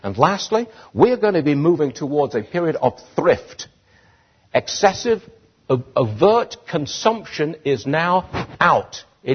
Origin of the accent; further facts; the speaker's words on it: England, United Kingdom; now in Hong Kong; I'm an Englishman, originally. Been here 35 years, but I'm still an Englishman.